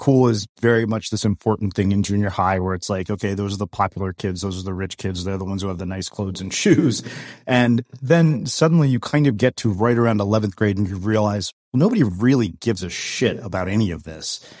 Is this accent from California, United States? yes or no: no; College Station, Texas, United States; And I said, "I grew up in College Station." He was like, "No way, that's where we're from."